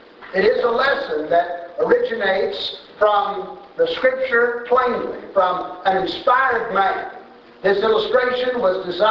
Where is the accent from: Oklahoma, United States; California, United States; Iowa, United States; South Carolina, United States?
Oklahoma, United States; Tulsa; I remember hearing preachers talk about this when I was a little boy growing up in Tulsa, and they would come through town and hold us meetings